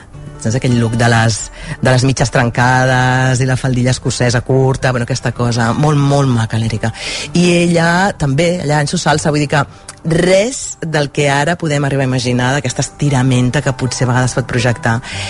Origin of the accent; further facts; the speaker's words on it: Barcelona, Catalonia, Spain; moved away as an adult; una tia de Barcelona, 25 anys, arribada a Madrid